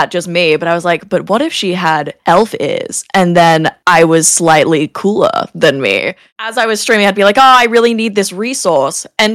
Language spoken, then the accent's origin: English; Sydney, New South Wales, Australia; accent: Australian; also born or lived in United Kingdom; I am from Sydney, Australia. I was born in the UK though, actually. Lived there when I was a kid. Yeah, I say yogurt. That's the only part of my accent that stayed. Everything else is Australian except that.